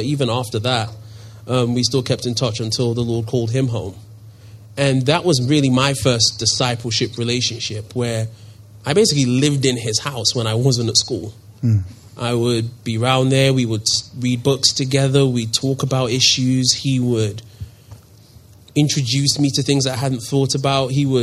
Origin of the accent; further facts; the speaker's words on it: London, United Kingdom; moved away as an adult; I am 26. As you can tell by my funny accent, I'm not from around here. Originally born and raised in London. That's where I grew up and moved here about 3 months ago